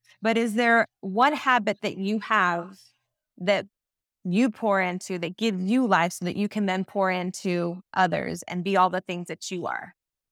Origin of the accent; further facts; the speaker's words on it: California, United States; I was like, I'm from Central California.